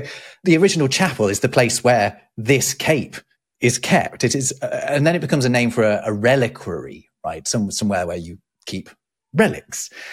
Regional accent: England, United Kingdom; like my hometown's a big sort of Sikh center in England. It's got a beautiful big gurdwara.

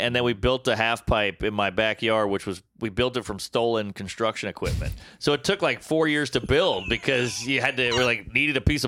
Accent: Louisiana, United States; I grew up in Louisiana, so Florida was southern.

